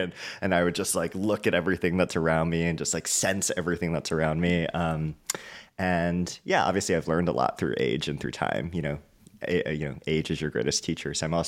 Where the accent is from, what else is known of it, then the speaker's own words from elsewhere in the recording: Hawaii, United States; being, you know, I was born and raised in Hawaii, and then … being my Japanese ancestry.